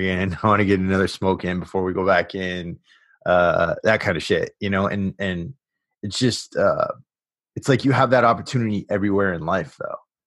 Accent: New York, United States; I remember when I was getting out, all my friends, cause I came from the New York City area.

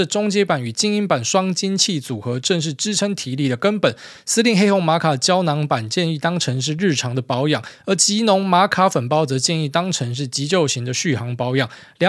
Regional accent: Italy; Chinese is a second language; 可能是因为台湾的口味跟我们意大利人的口味是有一点差距

